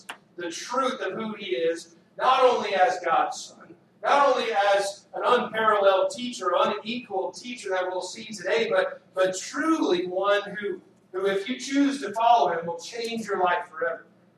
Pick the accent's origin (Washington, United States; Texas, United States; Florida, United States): Texas, United States; growing up in Texas, you know, I like to tell people they breed us this size.